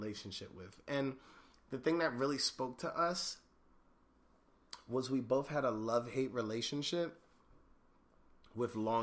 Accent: Maryland, United States; I'm from Montgomery County, which counts in the DMV.

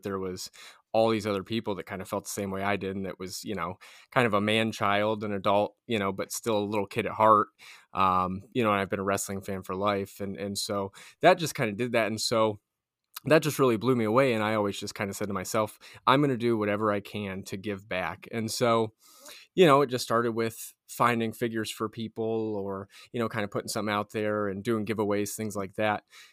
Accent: Ashtabula, Ohio, United States; So, I'm an Ohio kid, lifelong, born and raised in Ohio. I grew up in a small town in the northeast corner called Ashtabula, Ohio.

